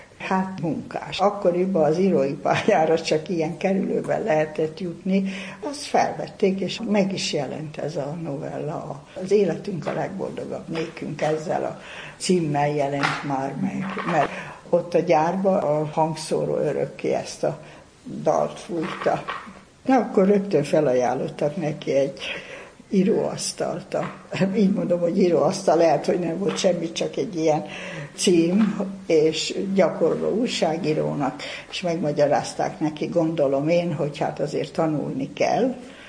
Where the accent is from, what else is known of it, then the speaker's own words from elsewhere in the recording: Somogy, Hungary; én Somogy megyei vagyok, egészen más itt a mondatszerkesztés